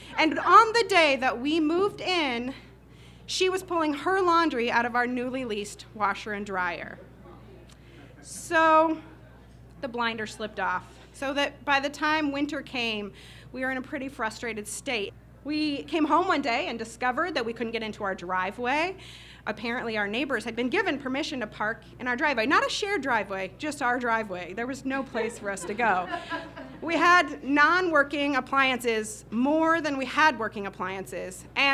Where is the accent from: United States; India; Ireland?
United States; Midwest; to the Midwest, where I'm from, my hometown. My family's farm